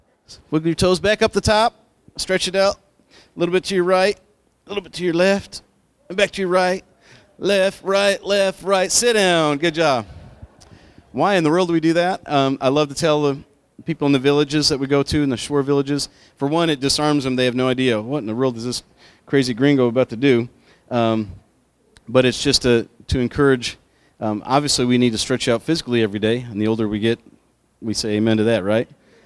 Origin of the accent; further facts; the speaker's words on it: New York, United States; I'm a farm kid from upstate New York. I grew up on the Canadian border up there in a frozen little town. Ninth kid in my family. Grew up in a corn and strawberry farm.